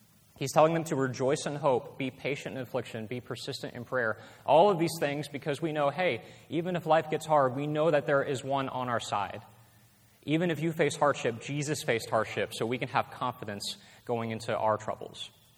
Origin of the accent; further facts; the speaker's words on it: Mississippi, United States; it was a church back in my hometown of Mississippi.